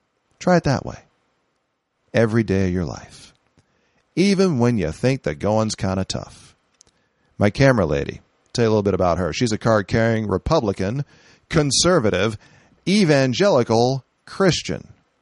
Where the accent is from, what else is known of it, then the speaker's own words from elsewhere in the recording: San Francisco, California, United States; Oh, why wait? Heck, I'm from San Francisco.